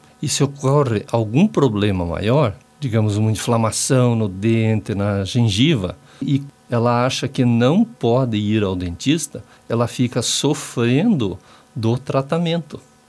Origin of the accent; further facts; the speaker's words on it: Ponta Grossa, Paraná, Brazil; Eu sou de Ponta Grossa, o DDD lá é 42